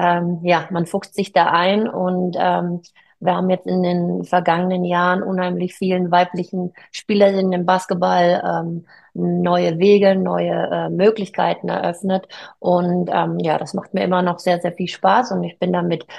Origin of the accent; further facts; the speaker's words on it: Nördlingen, Bavaria, Germany; Ich bin in Nördlingen aufgewachsen. Das ist eine kleine Kleinstadt in Bayern, aber eine sehr, sehr basketballverliebte Kleinstadt.